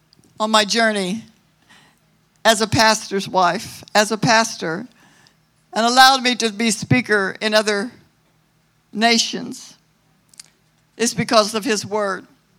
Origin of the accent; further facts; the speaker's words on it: Salem, Missouri, United States; it doesn't matter that I came from Salem, Missouri. If somebody says anything good can come out of Salem, Missouri, oh, yes, it can come out of anywhere. I just happen to be from Salem, Missouri.